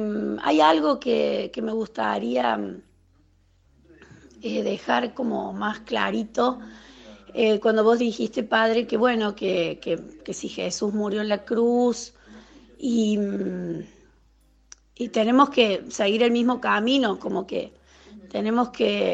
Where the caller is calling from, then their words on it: Córdoba, Argentina; de Córdoba Capital.